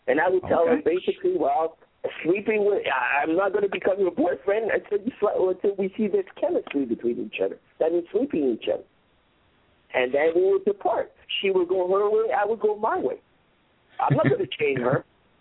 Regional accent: New York, United States; born there; But I was born here. I was born in New York. But my mom is Haitian. My father is American.

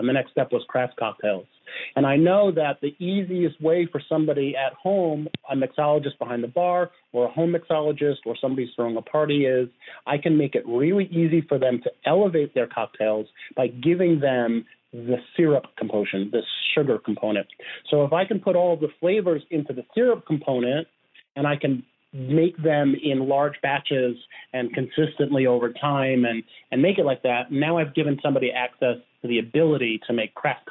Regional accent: New York, United States; now in Oakland, United States; I'm a bartender from Oakland, California, originally from New York, but I've made Oakland my home for the last 20 years.

